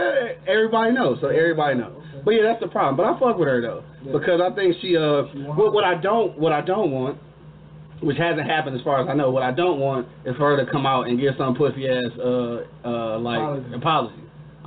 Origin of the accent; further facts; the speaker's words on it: Detroit, Michigan, United States; I want to see a Detroit movie, not just because I'm from Detroit, but I kind of want to do some fact-checking.